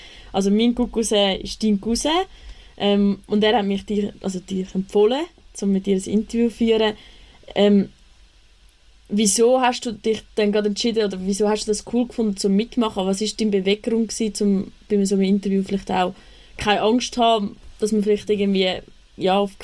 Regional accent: Küsnacht, Zurich, Switzerland; Aber eben, ich komme auch aus Küsnacht

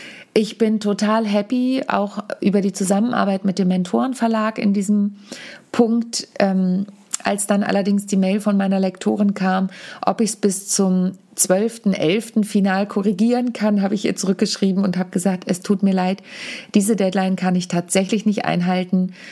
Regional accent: Warnholz, Germany; Jetzt in Warnholz, als ich alleine gespielt habe in meiner Heimat

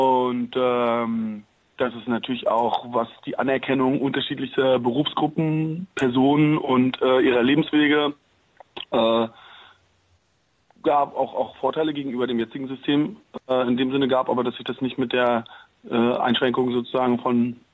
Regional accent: East Germany, Germany; Ja, schon ostsozialisierte Bildungsbürger, würde ich sagen.

